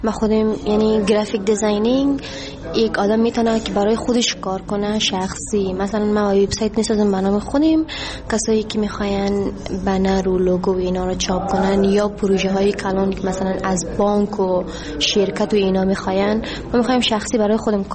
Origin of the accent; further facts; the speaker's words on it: Pakistan; به سالم واسه و دوستان میشه که از پاکستان اومدیم. من فامیل پاکستان زندگی میکنم. خودم در اینجا زندگی میکنم.